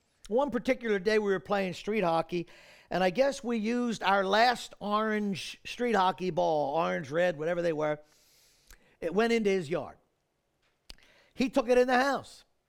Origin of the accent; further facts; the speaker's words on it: Maple Shade, New Jersey, United States; I grew up here in Maple Shade. Most of you know that, but I literally grew up right down the street from the church on South Spruce Avenue.